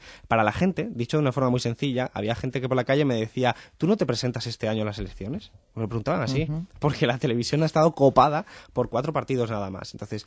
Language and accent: Spanish; Málaga, Andalusia, Spain; yo que además soy de Málaga